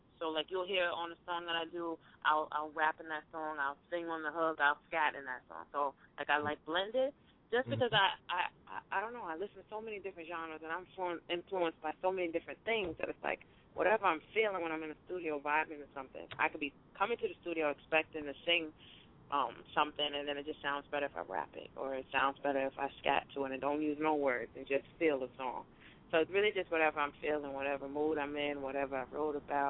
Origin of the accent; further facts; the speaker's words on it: Brooklyn, New York, United States; Like I said, I'm from Brooklyn, Fort Greene. Shout out to Fort Greene.